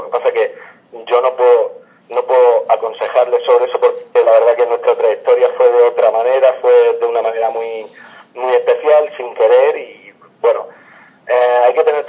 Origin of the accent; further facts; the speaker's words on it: Orihuela, Valencian Community, Spain; Sí, nosotros somos de Orihuela.